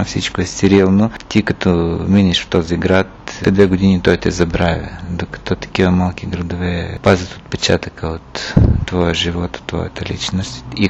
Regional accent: Izmail, Odesa Oblast, Ukraine; Прилича ми на моя роден град. Измаил също е малък град в Бесарабия, на брега на Дунава.

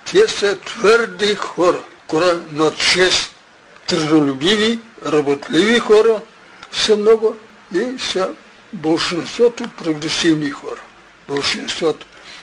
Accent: Ugarchin, Lovech Province, Bulgaria; Съм излязъл от Угърчен, имаше бурен живот, политически живот.

